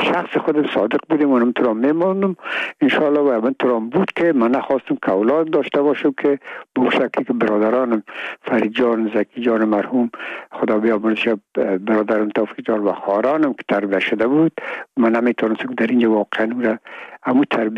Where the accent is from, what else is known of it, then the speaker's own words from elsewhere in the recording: Afghanistan; میگم ما افغان هستیم